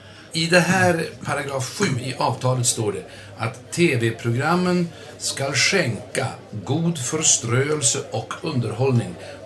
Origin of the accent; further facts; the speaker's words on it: Örebro, Örebro County, Sweden; Jag har ju åkt och pendlat mellan min hemstad Örebro och Brevens bruk.